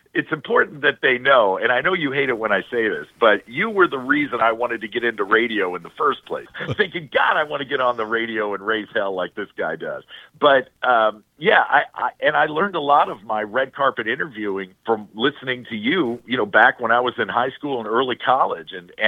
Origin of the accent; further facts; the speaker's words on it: St. Louis, Missouri, United States; So when he found out I was from St. Louis, that gave us a little bit of ground to build upon.